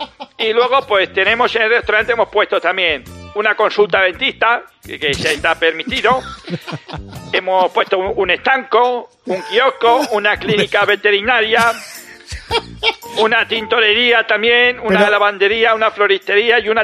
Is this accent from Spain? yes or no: yes; Spain; porque somos españoles.